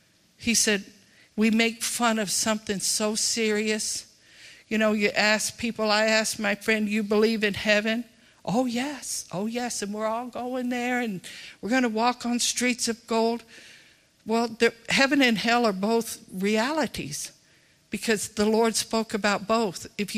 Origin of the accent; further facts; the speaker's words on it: Austin, Texas, United States; I come from Austin.